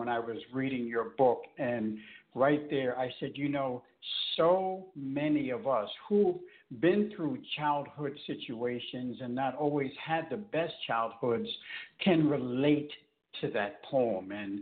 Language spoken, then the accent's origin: English; New York, United States; Yes, I'm from New York, so yeah, Morgan Stanley is definitely one of the higher end companies.